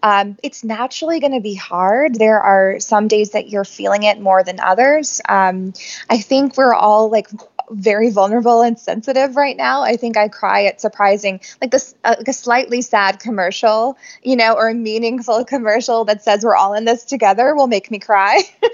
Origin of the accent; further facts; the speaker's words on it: North Carolina, United States; I came from North Carolina. I had no contacts.